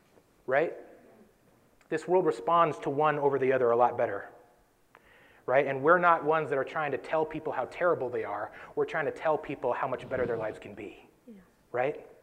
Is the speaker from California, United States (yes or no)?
yes; Sacramento, California, United States; There was 87 people lost in the fires in Paradise in California, and we're from Sacramento, and so it kind of hit home for us.